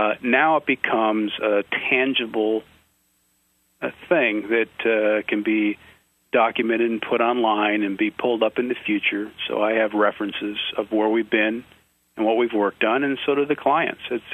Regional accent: Minnesota, United States; Well, I grew up in Minnesota

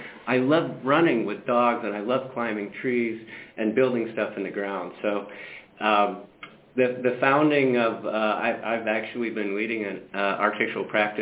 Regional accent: New York, United States; I grew up on Long Island, by the way.

